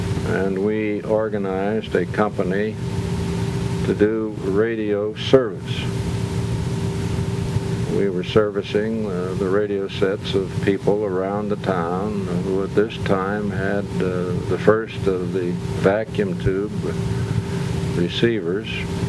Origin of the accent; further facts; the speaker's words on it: Youngstown, Ohio, United States; Yes, I am from the Youngstown area, and my family has been in the Youngstown area since 1800.